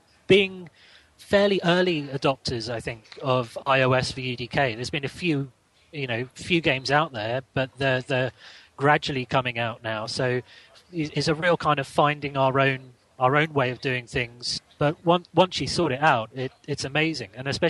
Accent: Teddington, London, United Kingdom; and I'm from Teddington.

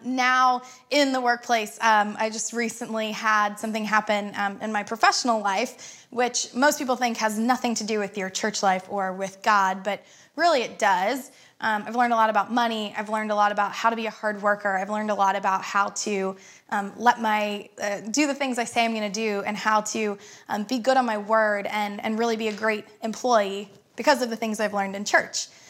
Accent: Cincinnati, Ohio, United States; I'm from Cincinnati originally, and I actually met Jesus while I was a college student at the University of Cincinnati through Crossroads.

